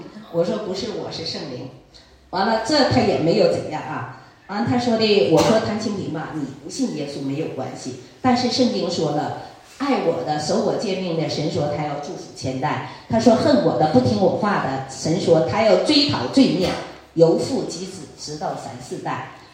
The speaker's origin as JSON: {"language": "Chinese", "region": "Northeast China", "country": "China", "also_born_or_lived": "Singapore", "said": "我那个时候就东北人，我说很仗义嘛"}